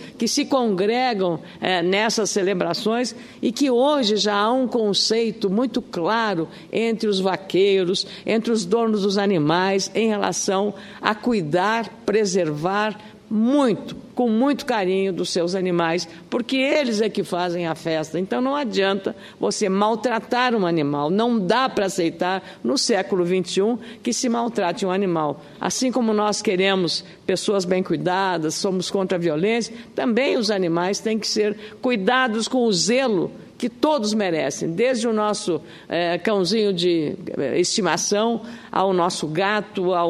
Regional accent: Rio Grande do Sul, Brazil; no meu estado do Rio Grande do Sul

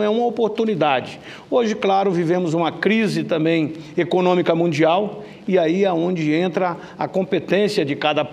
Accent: Mato Grosso, Brazil; Eu, que sou de Mato Grosso, o nosso estado com 900 mil quilômetros quadrados

